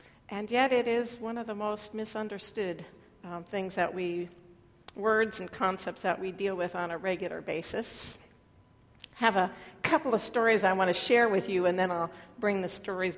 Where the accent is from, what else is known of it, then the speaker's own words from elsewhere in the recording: Redding, California, United States; I grew up in Reading, and in the summertime it's pretty toasty. It's even more toasty than Fresno, actually.